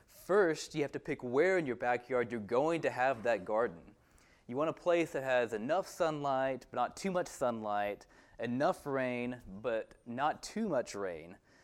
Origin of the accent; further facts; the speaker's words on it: Athens, Alabama, United States; also born or lived in Huntsville; now in Utah, United States; Bailey and I live in Utah, but I grew up here in North Alabama. My family lived in Huntsville for several years before we moved to Athens when I was about 10 years old.